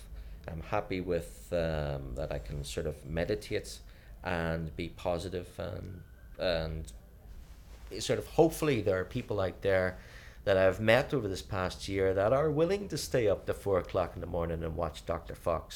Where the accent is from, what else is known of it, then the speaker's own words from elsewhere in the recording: Belfast, Northern Ireland, United Kingdom; also born or lived in Lisburn; Yes, I was born originally in Lisburn, which is only about 10 miles out of Belfast, but I when I finished my PhD and I worked as a postdoc in England, I returned to Belfast on the 1st of October 1998.